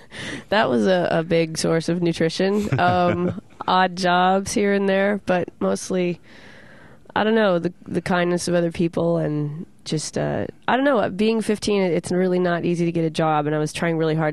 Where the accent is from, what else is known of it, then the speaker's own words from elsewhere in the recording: Tacoma, Washington, United States; I grew up in Tacoma, Washington, which is a pretty poor town